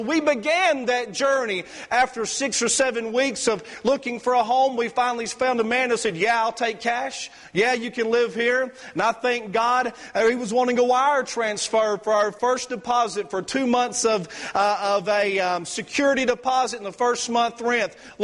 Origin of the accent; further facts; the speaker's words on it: Sugar Valley, Georgia, United States; I'm from Sugar Valley, Georgia. Amen. We rednecks.